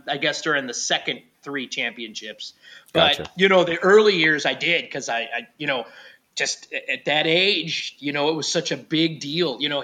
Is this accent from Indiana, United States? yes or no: no; Pittsburgh, Pennsylvania, United States; And growing up in Pittsburgh, I was born a Steelers fan, a Pirates fan, a Pitt Panther fan, a Pittsburgh Penguins fan.